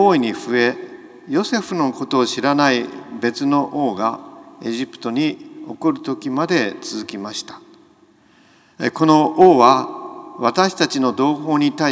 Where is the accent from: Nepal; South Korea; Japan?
Japan; Tokyo; 昭和16年の11月生まれで、太平洋戦争が始まる、まあ、数週間前に、東京で生まれました。